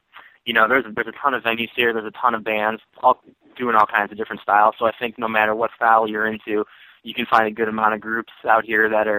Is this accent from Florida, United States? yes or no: no; Minneapolis, Minnesota, United States; You know, we're from Minneapolis, we're Midwest guys, and the West Coast, like, mentality is kind of a completely different thing for us, you know.